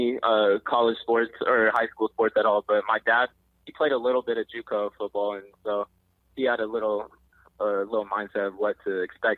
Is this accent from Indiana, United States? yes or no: no; Shoreline, Washington, United States; I'm originally from Shoreline, Washington. And then my sophomore year, I moved to Marysville-Kilchuck.